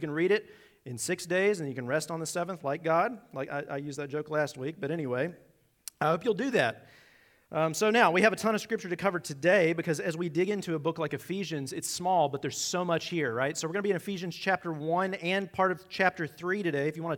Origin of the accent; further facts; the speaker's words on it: Roanoke, Virginia, United States; I'm from Virginia. I'm from Roanoke, so I don't care about that beef that's there.